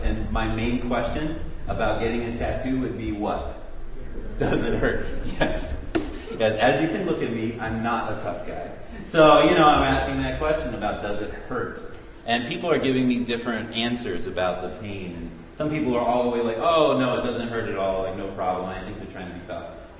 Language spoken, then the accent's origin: English; St. Louis, Missouri, United States; We went all the way to my hometown in St. Louis, and just sat with him and thanked him for everything that he had done for me and for how he had raised me.